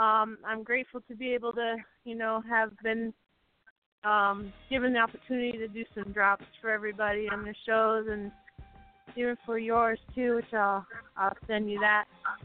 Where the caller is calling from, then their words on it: Massachusetts, United States; I'm calling from Western Massachusetts.